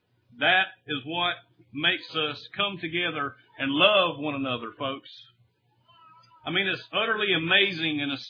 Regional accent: Claxton, Georgia, United States; as my brothers and sisters over here in my hometown of Claxton, Georgia

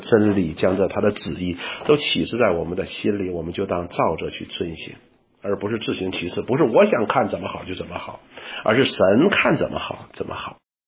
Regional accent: China; 元首的意思，我们中国人这个词相当好

